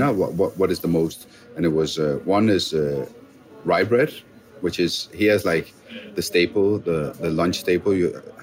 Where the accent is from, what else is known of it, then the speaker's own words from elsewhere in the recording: Sicily, Italy; I grew up in Italy or in Sicily.